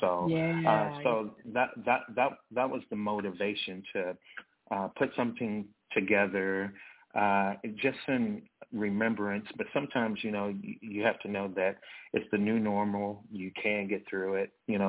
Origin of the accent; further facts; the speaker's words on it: Dumas, Arkansas, United States; now in Kansas City, United States; I'm actually from a small town in South Arkansas. We consider it the Delta, real close to the borders of Mississippi and Louisiana. Dumas, Arkansas was the town that I grew up in, and went to college in Arkansas